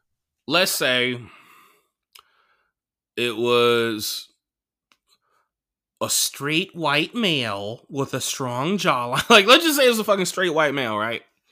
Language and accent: English; United States; I'm not Mexican. I'm not American. I'm Chicana, UC Berkeley.